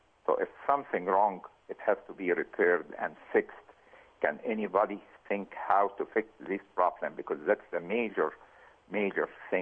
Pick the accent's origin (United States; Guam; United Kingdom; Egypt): Egypt; Originally, I'm from Egypt